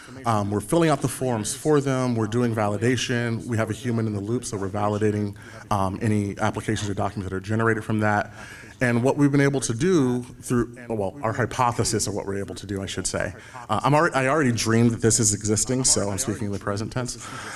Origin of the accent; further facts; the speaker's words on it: Illinois, United States; I'm from Illinois. I just now, for the first time, have had a second Secretary of State.